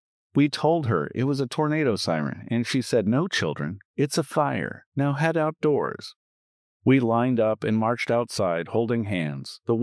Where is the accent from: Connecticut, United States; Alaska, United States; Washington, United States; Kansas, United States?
Kansas, United States; Growing up in Kansas, thunderstorms were just part of spring and summer, as well as tornadoes.